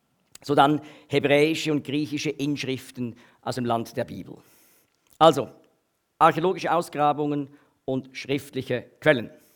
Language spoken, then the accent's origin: German; Switzerland; accent: Swiss; Das ist also nicht mein Schweizer Akzent, der das auslöst